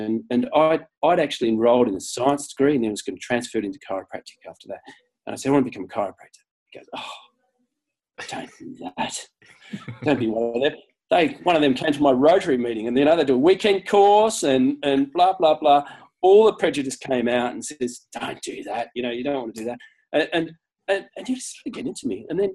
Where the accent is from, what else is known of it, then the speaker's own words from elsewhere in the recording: Australia; So my father's like, I'm half and half, I'm half caste, right? So I'm half New Zealand, I suppose. And my, you know, dad's a Kiwi and I was brought up in Australia.